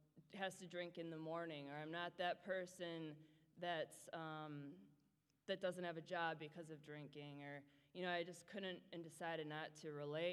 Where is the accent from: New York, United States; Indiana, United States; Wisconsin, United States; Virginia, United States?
Wisconsin, United States; Milwaukee; I grew up in Milwaukee, Wisconsin, in a great home.